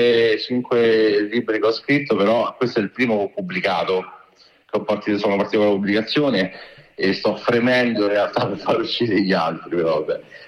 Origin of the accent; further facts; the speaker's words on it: Rome, Lazio, Italy; io sono un ragazzo, tra virgolette, 40 anni, però sempre un ragazzo, è vero, e abito a Roma, sono cresciuto completamente a Roma